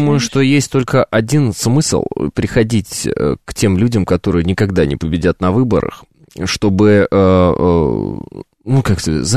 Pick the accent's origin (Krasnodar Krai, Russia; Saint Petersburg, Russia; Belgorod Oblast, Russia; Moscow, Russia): Moscow, Russia; Вот ты из Питера, я из Москвы.